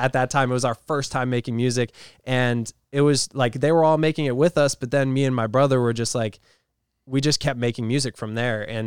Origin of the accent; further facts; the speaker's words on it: Rhode Island, United States; I'm from Rhode Island. So I just, East Coast, like I love being with my family